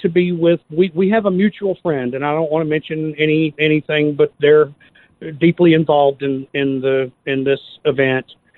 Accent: Georgia, United States; now in Hoover, United States; I'm the one from Georgia. I moved here to Hoover, and long-time listener since I knew you were alive. They don't play you much in Georgia

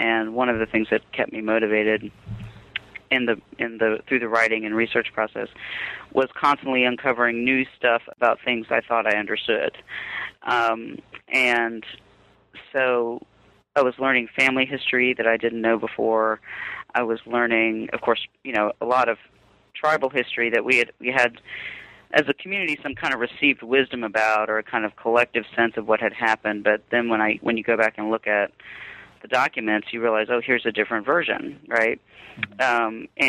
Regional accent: Southern United States, United States; being Indian, being American, being Southern, all at the same time, and not, you know, not concerned about there being a conflict between those three identities.

